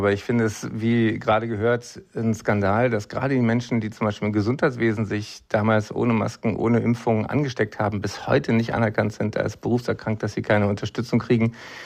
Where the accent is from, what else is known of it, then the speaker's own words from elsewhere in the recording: Berlin, Germany; Ja, als Berliner freue ich mich natürlich